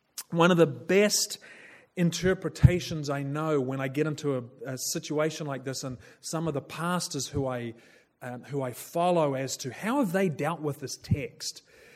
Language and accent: English; New Zealand; now in Berkeley, United States; I'm from New Zealand.